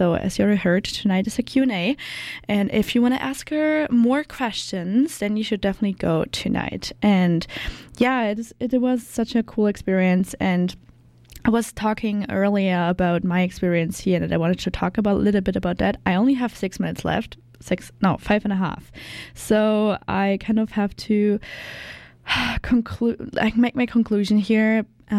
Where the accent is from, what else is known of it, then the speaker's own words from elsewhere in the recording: Germany; because I came here from Germany and I unfortunately go back on Saturday